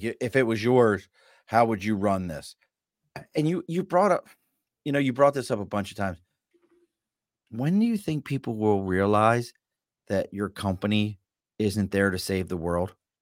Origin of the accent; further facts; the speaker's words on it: Mid-Atlantic, United States; but really you would make me really happy because I'm from the Mid-Atlantic if you had Tasty Cakes.